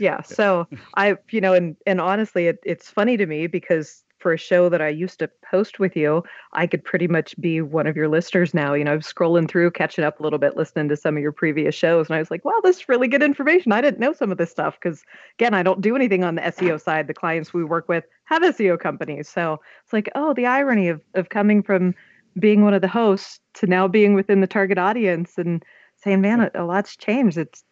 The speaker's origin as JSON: {"language": "English", "town": "Pittsburgh", "region": "Pennsylvania", "country": "United States", "said": "I'm from Pittsburgh."}